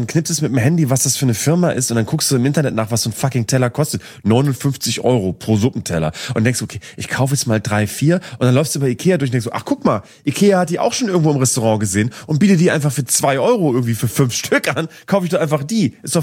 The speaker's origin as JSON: {"language": "German", "region": "Northern Germany", "country": "Germany", "said": "Habe ich immer als Norddeutscher, hat man dazu getanzt"}